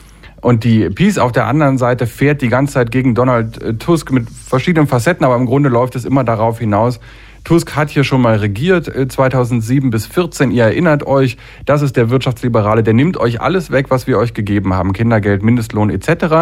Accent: Berlin, Germany; Ich bin in Berlin groß geworden

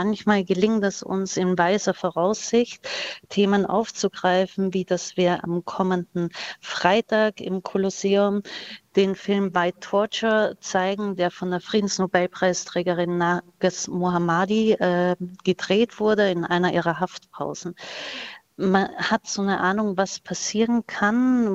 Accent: Austria; now in Germany; ich selber bin Österreicherin und in einer sehr sicheren, heilen Welt aufgewachsen

